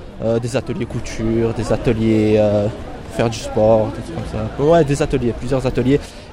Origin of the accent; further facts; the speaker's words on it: Marseille, Provence-Alpes-Côte d'Azur, France; De Marseille